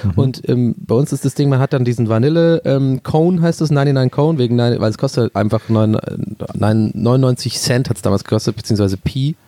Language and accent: German; Ireland; 99 Flake hast du bei uns in Irland.